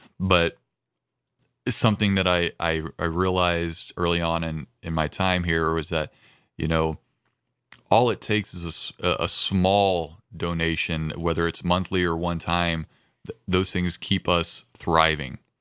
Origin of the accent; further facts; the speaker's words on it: Mississippi, United States; also born or lived in Tennessee; So, you know, I grew up in North Mississippi and in southwestern Tennessee.